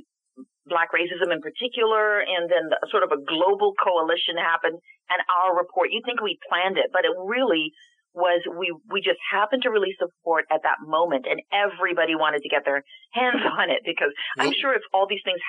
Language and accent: English; Canada; I'm always surprised when I tell people I'm Canadian